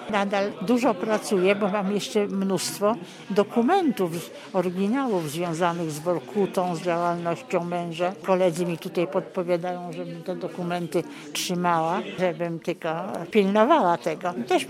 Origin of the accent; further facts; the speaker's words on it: Vilnius, Vilnius County, Lithuania; zresztą ja też jestem z Wilna